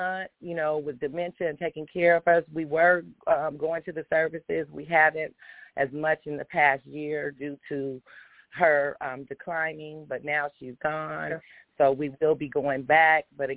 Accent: California, United States; We're from California.

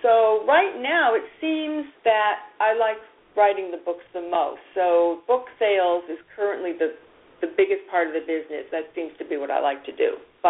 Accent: Boston, Massachusetts, United States; Okay, well, I live in Northern California, although I am a Bostonian originally.

